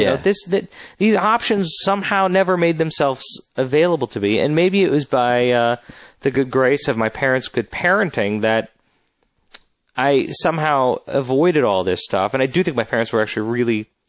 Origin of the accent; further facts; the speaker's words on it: Beverly Hills, California, United States; I grew up in Beverly Hills.